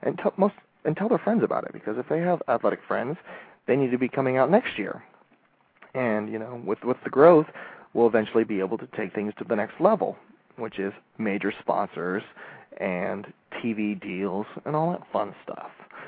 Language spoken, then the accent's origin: English; St. Augustine, Florida, United States; I grew up in St. Augustine. Jacksonville's, you know, 40 minutes north of us.